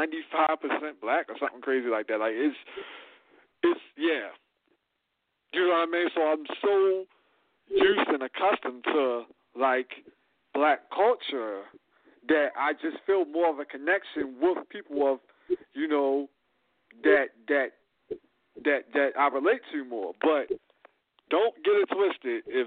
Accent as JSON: {"language": "English", "town": "Baltimore", "region": "Maryland", "country": "United States", "accent": "Baltimore", "said": "Look, I got a strong Baltimore accent. I don't want to use my Baltimore accent on a commercial because it's going to seem ghetto."}